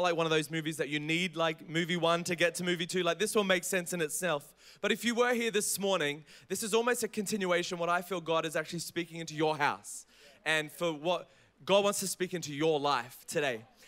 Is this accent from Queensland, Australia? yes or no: yes; Brisbane, Queensland, Australia; And as mentioned, I'm from Brisbane, so please don't hate me. I'm not from Perth, but I love this city.